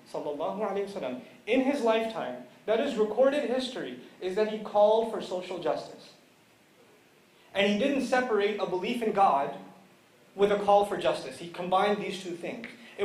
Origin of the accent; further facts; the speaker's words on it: New York City, New York, United States; I come from New York City originally, and in New York, when you go into a mosque or masjid, you'll find like 50 nations represented in every row.